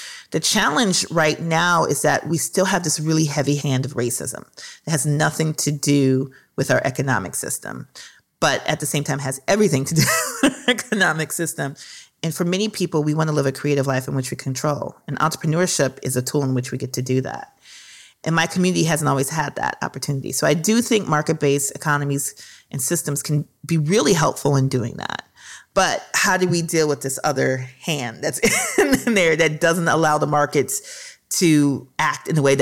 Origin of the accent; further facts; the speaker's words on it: Minnesota, United States; because literally these are the people I grew up with in Minnesota.